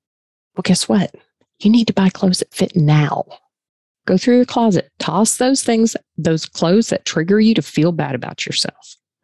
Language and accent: English; the South, United States; I'm a slow talker. I'm from the South.